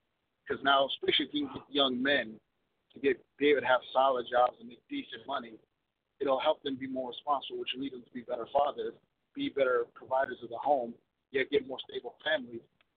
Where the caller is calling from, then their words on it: Virginia Beach, Virginia, United States; I'm calling out from Virginia Beach, Virginia.